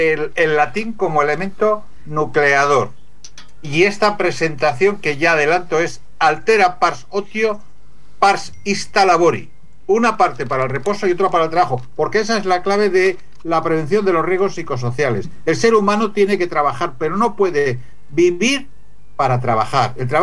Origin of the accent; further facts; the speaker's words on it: Spain; y está mal que yo lo diga como español